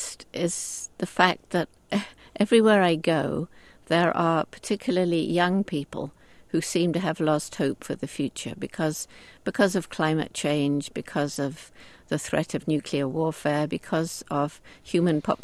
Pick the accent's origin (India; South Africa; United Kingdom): United Kingdom; England; I had no degree of any sort. I was straight out from England, more or less.